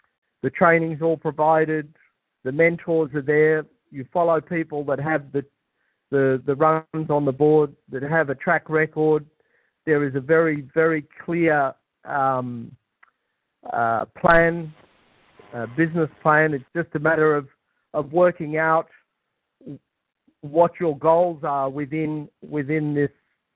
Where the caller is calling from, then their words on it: Melbourne, Victoria, Australia; I'm calling from Melbourne, Australia.